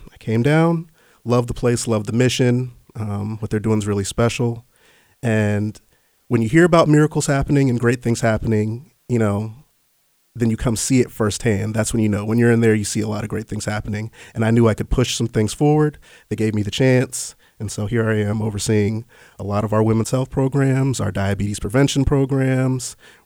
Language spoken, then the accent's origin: English; Virginia, United States; We all have a story, and I am from Northern Virginia.